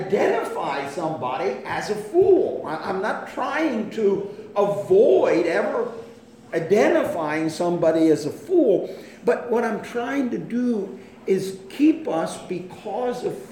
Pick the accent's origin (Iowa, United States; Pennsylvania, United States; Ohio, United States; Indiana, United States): Pennsylvania, United States; a common saying growing up in Pennsylvania Dutch country